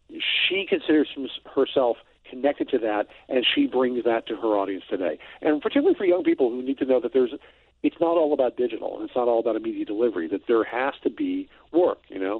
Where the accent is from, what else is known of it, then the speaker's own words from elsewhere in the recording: Detroit, Michigan, United States; I grew up in Detroit